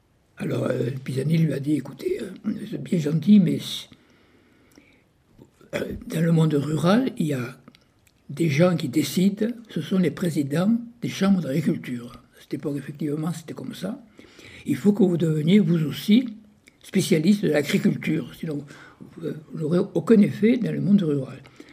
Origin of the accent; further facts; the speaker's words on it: Occitanie, France; Moi, je suis de l'Aveyron, mais oui, ma femme est de Lozère